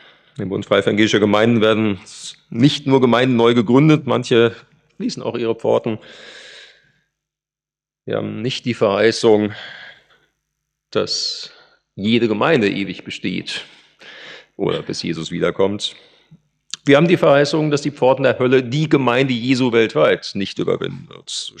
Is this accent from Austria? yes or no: no; Halver, North Rhine-Westphalia, Germany; in meiner alten Heimatgemeinde in Halver, die eigentlich immer auch am Schrumpfen war und überaltert